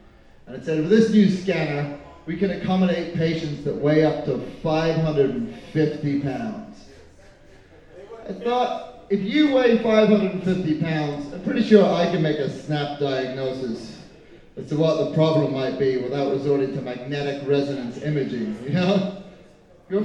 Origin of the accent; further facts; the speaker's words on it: Ireland; now in Chicago, United States; I'm like the one person who doesn't, because I'm Irish, see?